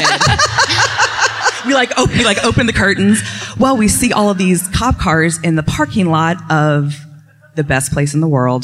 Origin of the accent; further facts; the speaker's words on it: Williamsburg, Virginia, United States; I'm from Williamsburg, Virginia.